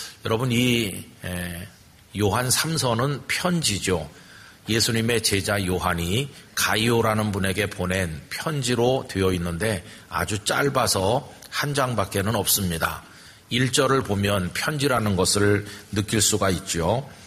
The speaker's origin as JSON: {"language": "Korean", "town": "Yeongdeungpo", "region": "Seoul", "country": "South Korea", "tie": "born or raised there", "said": "제가 어렸을 때 6살까지는 요 근처에 살면서 아버지와 함께 영락교회 다녔었다 하는 것은 들으신 분들이 많으실 텐데 저는 기억엔 없고 아버지 말씀으로 아는 거죠. 그리고는 저 영등포로 이사를 가셔서"}